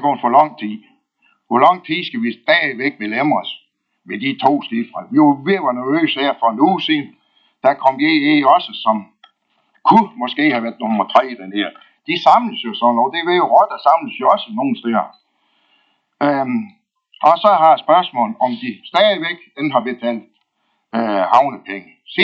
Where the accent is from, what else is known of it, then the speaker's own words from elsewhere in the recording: Aalbæk, North Denmark Region, Denmark; og jeg er fra Aalbæk.